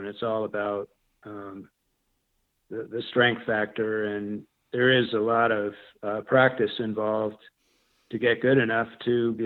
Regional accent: New England, United States; Well, I grew up in New England and basically had a lot of experience with camping and hiking through Boy Scouts, through my family.

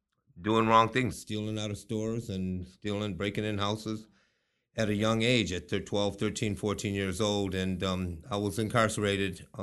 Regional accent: Detroit, Michigan, United States; I was raised in Detroit in the 50s. And then in the 60s, we lived there right after the riots.

